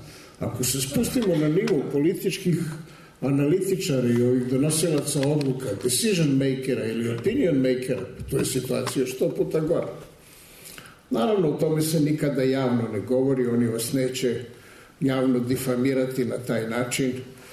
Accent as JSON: {"language": "Serbian", "region": "Belgrade", "country": "Serbia", "said": "I onda vas pitaju odakle ste. Ja kažem, iz Jugoslavije. Odakle iz Jugoslavije?"}